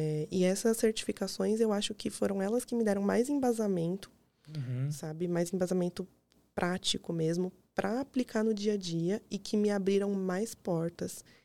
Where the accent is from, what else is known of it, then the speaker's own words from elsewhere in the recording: Osasco, São Paulo, Brazil; Em Osasco. Isso, que eu sou de Osasco.